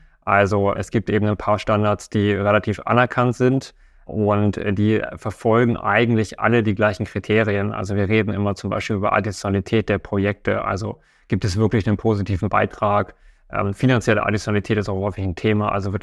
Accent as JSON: {"language": "German", "region": "Hamburg", "country": "Germany", "said": "wir sind aus Hamburg"}